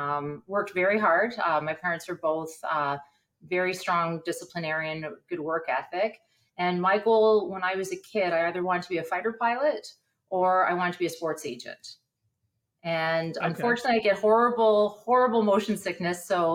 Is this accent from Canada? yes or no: yes; Kingston, Ontario, Canada; I grew up in Kingston, Ontario, and my parents were both military and ex-military, and I'm the youngest of five.